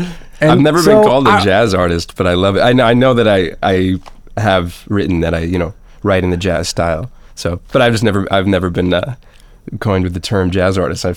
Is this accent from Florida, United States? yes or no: no; Massachusetts, United States; I grew up in the Berkshires, which was, I mean, it's literally created most of what I am because it's such a hub for the arts.